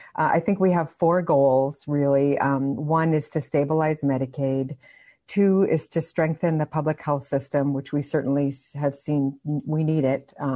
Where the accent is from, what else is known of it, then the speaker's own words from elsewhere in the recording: Bethel, Alaska, United States; I'm from Bethel, Alaska. My mother's family is from Guiginok, and my father's family is Gusak, or where he's not Yupik and is from Port Orchard, Washington.